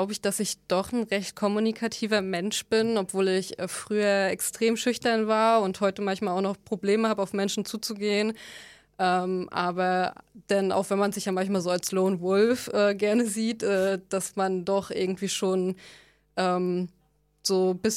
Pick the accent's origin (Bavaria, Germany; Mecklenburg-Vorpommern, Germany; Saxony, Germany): Mecklenburg-Vorpommern, Germany; Ich bin Landeskind, ich bin aus MV, born and bred hier sozusagen.